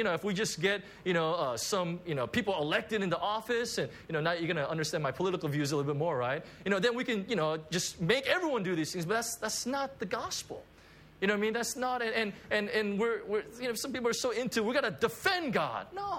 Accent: United States; I come from the United States, you know, you know, in the States, there's this movement

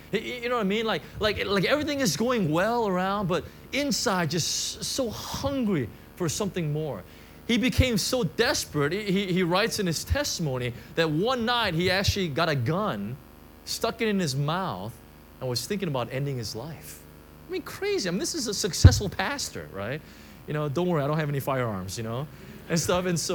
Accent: Costa Mesa, California, United States; in the States, where I grew up in Costa Mesa, it's the international headquarters of TBN.

